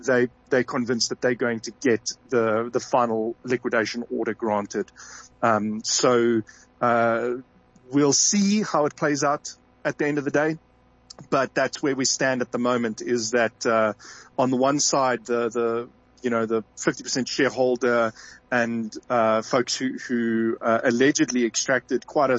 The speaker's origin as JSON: {"language": "English", "country": "South Africa", "said": "That is just not an honor that I want as a South African."}